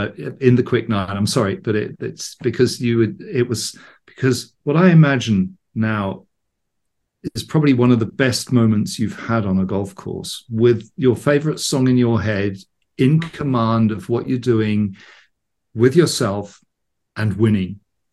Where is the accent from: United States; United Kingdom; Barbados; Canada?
United Kingdom; England; I grew up in England in the 70s